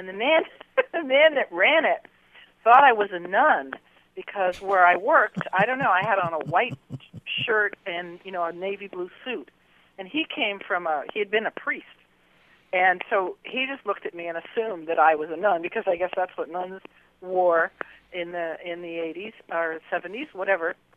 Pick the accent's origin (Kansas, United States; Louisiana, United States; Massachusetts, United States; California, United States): Massachusetts, United States; I grew up in New England, right next to Walden Pond.